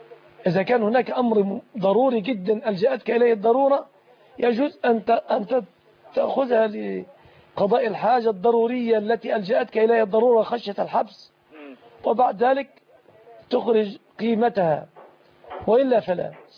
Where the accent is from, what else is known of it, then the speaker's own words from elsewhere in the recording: Egypt; ما عندنا في مصر بنك إسلامي